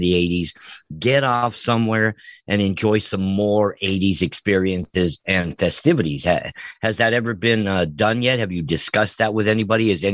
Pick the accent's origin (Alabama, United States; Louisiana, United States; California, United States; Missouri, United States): California, United States; Los Angeles; I grew up in Los Angeles, Joey, and they sound better on record than they do live.